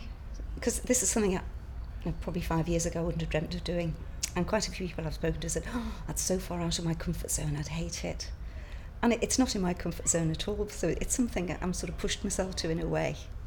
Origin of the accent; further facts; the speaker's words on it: Crosby, North West England, United Kingdom; I'm 57, and I'm from Crosby, near Liverpool.